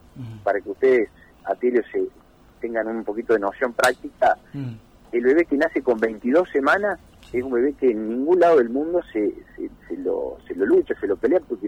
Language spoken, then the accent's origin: Spanish; Marcos Juárez, Córdoba, Argentina; moved away as an adult; now in Villa María, Argentina; No, yo soy oriundo de Marcos Juárez.